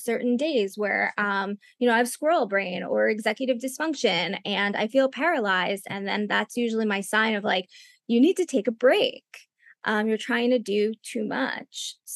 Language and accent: English; New York, United States; And I come from New York, so like I can grind and I can hustle